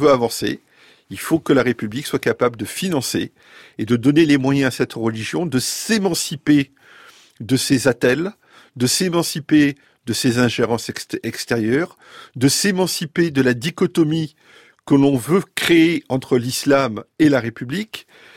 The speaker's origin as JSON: {"language": "French", "country": "France", "said": "je suis Français."}